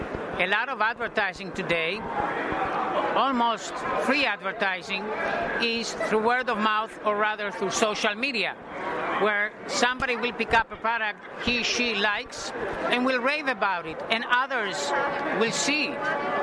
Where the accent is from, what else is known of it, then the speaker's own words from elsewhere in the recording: Montevideo, Uruguay; I remember growing up in Montevideo, so there were two things that we used to do every week.